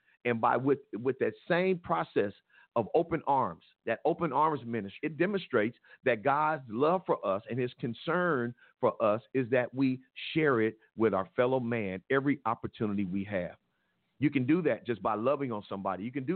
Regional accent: Compton, California, United States; I'm grateful to be a part of Compton. I grew up in Compton

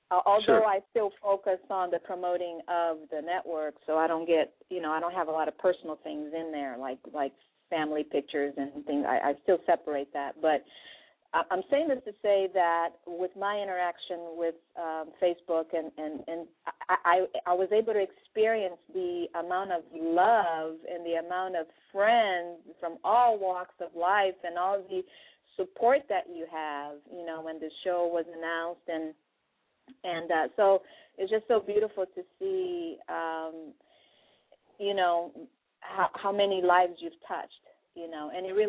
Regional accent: Brazil; moved away; I came from Brazil and being mostly a black country, but I was actually raised around mostly Caucasians. I went to American school back home

